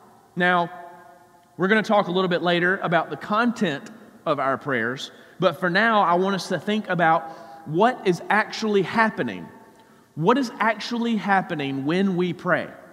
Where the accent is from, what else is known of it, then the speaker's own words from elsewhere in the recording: Georgia, United States; I grew up in South Georgia, not too far from here, and we used to come to the Players' Championship.